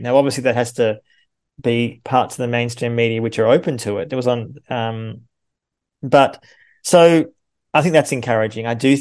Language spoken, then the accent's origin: English; Australia; I mean, I'm a German citizen as well. I'm an Australian and a German citizen.